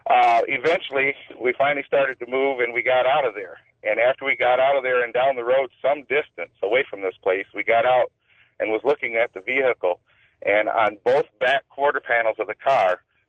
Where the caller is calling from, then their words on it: Lansing, Michigan, United States; calling from Lansing, Michigan.